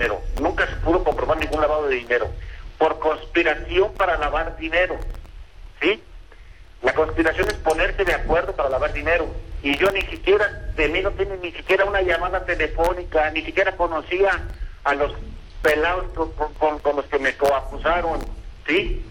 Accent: Mexico; para que vean que atrás de mí hay mi nacionalidad, que soy mexicano

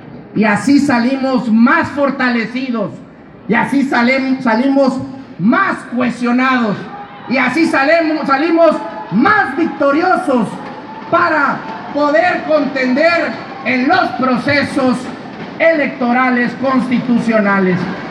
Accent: Veracruz, Mexico; que responda Veracruz

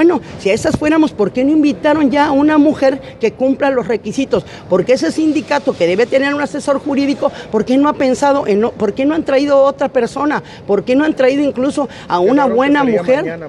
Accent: Veracruz, Mexico; soy veracruzana y aunque tenga que votear lo haré

